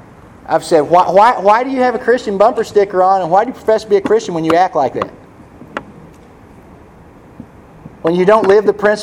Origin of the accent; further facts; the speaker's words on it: Missouri, United States; then I'm from Missouri, you know, you got to show me.